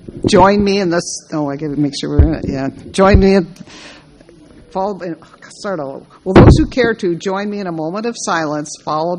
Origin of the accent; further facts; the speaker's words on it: Seattle, Washington, United States; from Seattle.